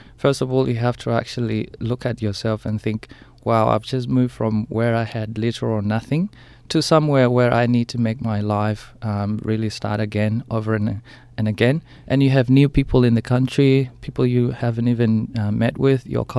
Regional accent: South Sudan; also born or lived in Kenya; now in Australia; Yes, I was born in South Sudan and migrated to Australia in 2003 after spending 9 years in a refugee camp in Kenya.

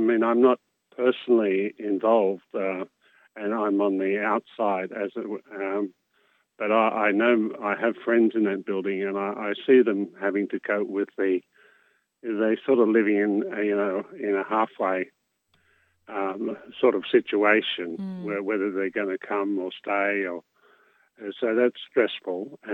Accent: Glebe, New South Wales, Australia; But when it comes to being in your backyard, and I'm from Glebe, I think it's important that we stand up for the people who are our neighbours

